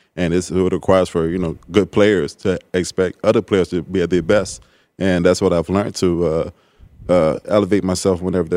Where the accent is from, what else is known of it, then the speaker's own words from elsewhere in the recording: Louisiana, United States; You know, I come from Louisiana where it's different, right?